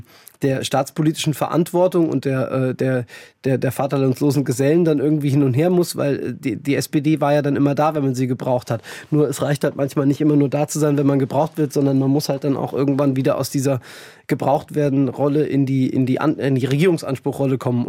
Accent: Darmstadt, Hesse, Germany; bei uns zu Hause in Darmstadt und im Landkreis Darmstadt-Dieburg

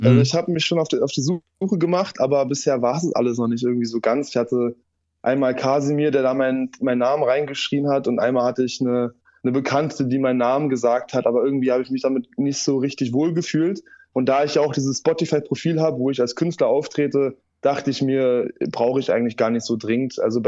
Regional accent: Berlin, Germany; Ich bin ja auch gebürtiger Berliner

